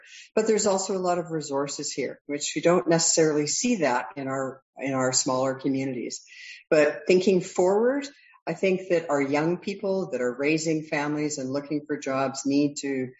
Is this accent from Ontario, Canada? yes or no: no; Burnaby, British Columbia, Canada; now in Port McNeill, Canada; I grew up in Burnaby.